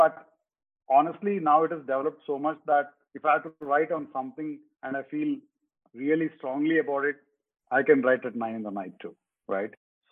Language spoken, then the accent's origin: English; Udupi, Karnataka, India; I grew up in a joint family, you know. So there were 26 people in my house, in my village. I grew up in Udupi.